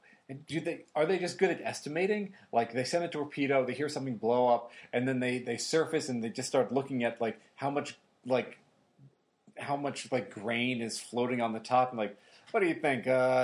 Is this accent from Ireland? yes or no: yes; Ireland; despite the fact that I'm Irish and, you know, Irish have the potato stuff